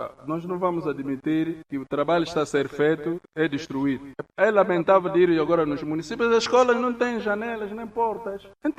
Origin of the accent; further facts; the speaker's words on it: Angola; E nós, como angolanos, temos que reconhecer que há um